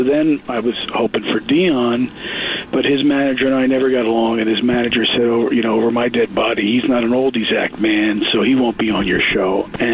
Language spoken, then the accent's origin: English; New Jersey, United States; I grew up in New Jersey. I went to Bradley Beach Grammar School.